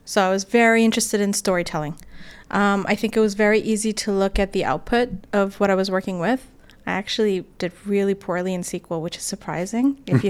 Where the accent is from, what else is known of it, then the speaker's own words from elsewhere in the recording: Toronto, Ontario, Canada; So I grew up in Toronto.